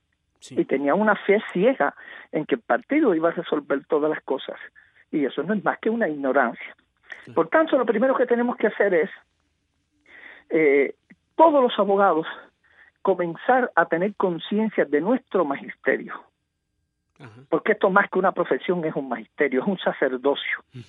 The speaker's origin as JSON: {"language": "Spanish", "country": "Cuba", "said": "Todos somos cubanos."}